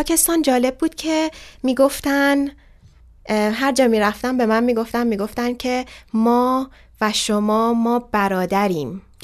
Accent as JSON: {"language": "Persian", "country": "Iran", "said": "خیلی خیلی جالب بود برای راهنما و رانندمون که اصلا من ایرانیم"}